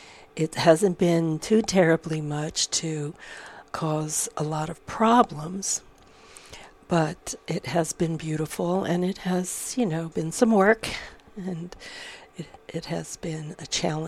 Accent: Florida, United States; also born or lived in Southern California, United States; I grew up in Florida and in Southern California, and we didn't have four seasons.

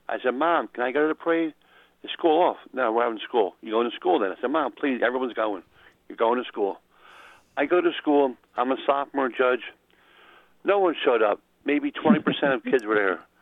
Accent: Philadelphia, Pennsylvania, United States; I just came up here. I came from North Philly.

